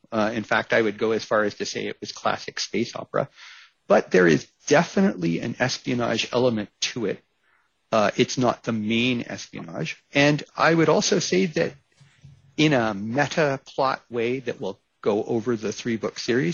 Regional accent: United States; I'm originally American.

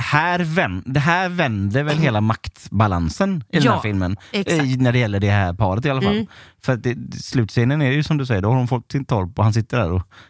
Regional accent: Onsala, Halland County, Sweden; Jag är ju uppvuxen i Onsala.

